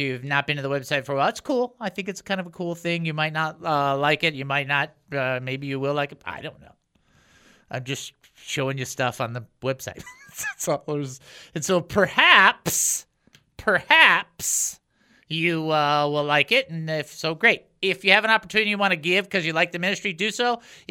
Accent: Michigan, United States; See, now, I'm from originally from Michigan, so you know, we think blue and gold.

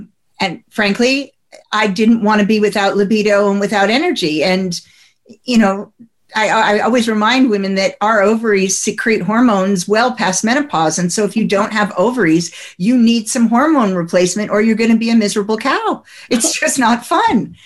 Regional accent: New Jersey, United States; I come from New Jersey. I can shout, yo, get away with it.

